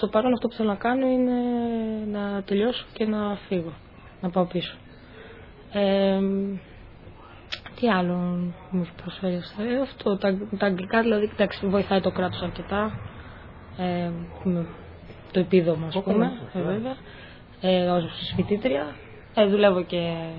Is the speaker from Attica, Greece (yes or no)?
yes; Athens, Attica, Greece; moved away as an adult; now in Australia; Αθήνα, Ελλάδα, στην Αθήνα. Γεννήθηκα, μεγάλωσα στην Αθήνα και ήρθα εδώ πριν 3 χρόνια.